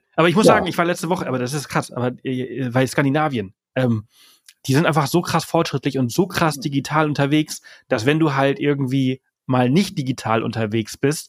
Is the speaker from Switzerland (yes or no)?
no; Balearic Islands, Spain; Also ich komme ja ursprünglich aus Mallorca und bin dort geboren, aufgewachsen.